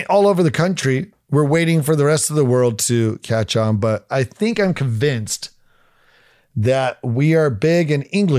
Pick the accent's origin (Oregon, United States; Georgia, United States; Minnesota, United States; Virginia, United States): Oregon, United States; not when I grew up, you know, where I grew up in Oregon, like it's great.